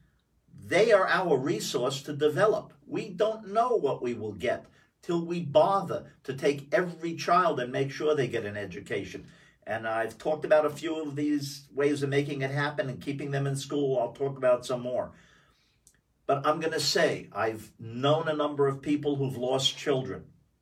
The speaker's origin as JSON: {"language": "English", "town": "New York City", "region": "New York", "country": "United States", "tie": "born or raised there", "said": "I'm Jewish, but one of my favorite people growing up in New York City, and he's dead many years, was a very famous Bishop Fulton J. Sheen."}